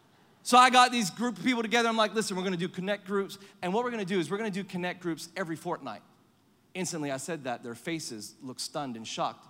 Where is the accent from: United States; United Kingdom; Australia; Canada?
Australia; Perth, Western Australia; accent: American